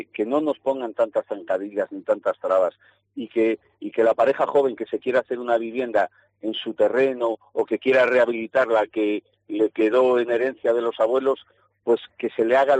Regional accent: Torres del Carrizal, Castile and León, Spain; Pues ya es un pegado no ir a mi pueblo, ¿eh?

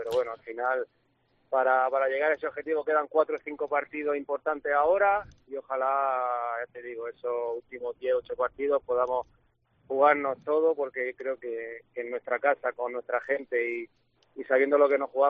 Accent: Mula, Region of Murcia, Spain; now in Murcia, Spain; sabéis que soy de Mula. Y yo he vivido siempre fuera y cuando venía iba a Mula. A Murcia la conocía de pasada porque en mi primera época también vivía en Mula. Y ahora que estoy viviendo en Murcia

